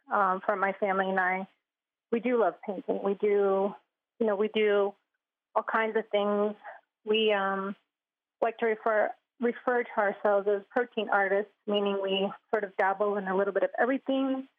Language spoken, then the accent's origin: English; Ganado, Arizona, United States; And I am also Diné from Ganado, Arizona.